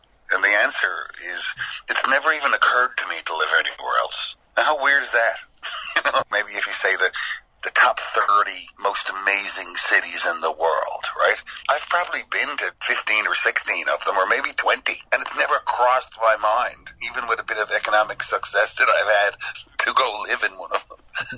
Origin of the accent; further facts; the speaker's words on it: Newfoundland and Labrador, Canada; I just love it. You know, I love being a part of something that's still unique and of itself and out in the middle of the ocean and where the weather's not always great